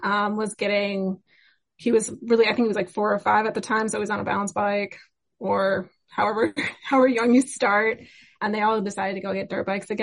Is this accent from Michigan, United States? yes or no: yes; Midland, Michigan, United States; also born or lived in Jackson; I'm from Midland, so that's the Tri-Cities area. And then I spent the rest of the time down, like I lived in Jackson, Michigan for about 6 years and then went east toward Detroit.